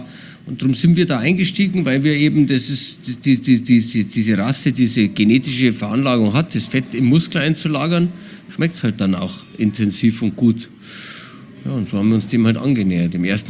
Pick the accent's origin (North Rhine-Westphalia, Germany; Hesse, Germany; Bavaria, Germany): Bavaria, Germany; Ich komme eigentlich aus dem Allgäu. Meine Familie kommt aus dem Allgäu, aus Nesselwang im Allgäu